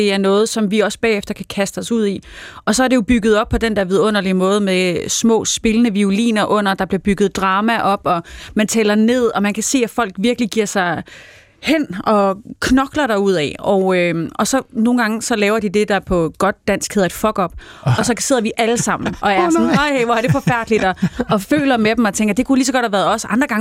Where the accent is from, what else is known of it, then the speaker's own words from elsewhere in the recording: Region of Southern Denmark, Denmark; Jeg tror, jeg blev født i 19. Jeg er fra Sønderjylland